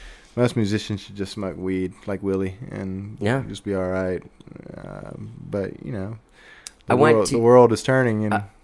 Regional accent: Houston, Texas, United States; I'm from Houston, man. I love me some Stros, some Rockets, some Texans.

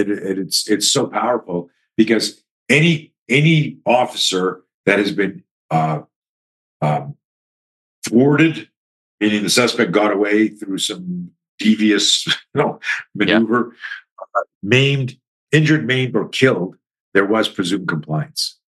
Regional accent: Canada; Like, I'm a Canadian

